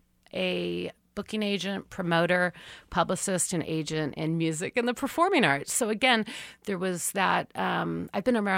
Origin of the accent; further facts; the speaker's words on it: Palos Verdes, California, United States; I grew up in Palos Verdes, which is an upper middle class neighborhood.